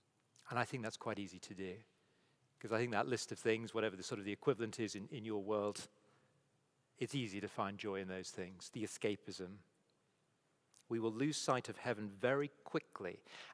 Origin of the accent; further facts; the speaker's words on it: United Kingdom; It's usually about sort of making sure that as British people we get access to enough tea every day and enough roast potatoes on Sundays.